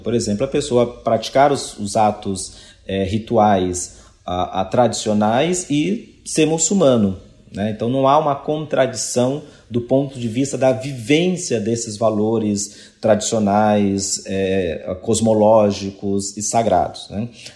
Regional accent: Bahia, Brazil; Ela que é lá da minha terra, né? Da Bahia

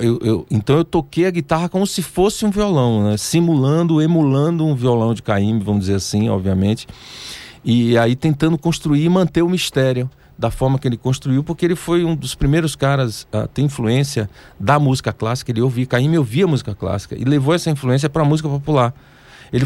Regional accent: Salvador, Bahia, Brazil; nasci em Salvador, eu morei em Itapuã, convivi com os pescadores na praia.

